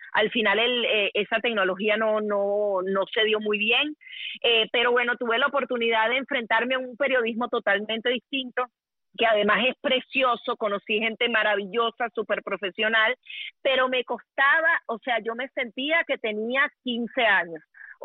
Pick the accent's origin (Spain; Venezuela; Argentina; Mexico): Venezuela; yo soy más venezolana que una arepa